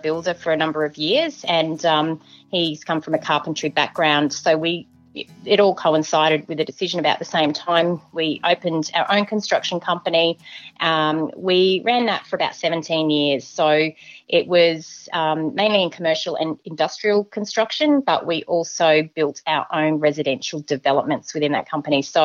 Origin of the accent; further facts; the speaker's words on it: Brisbane, Queensland, Australia; I actually grew up in the outer suburbs, which was very common back in the day. So in the southern part of the Moreton Bay Shire was where I called home.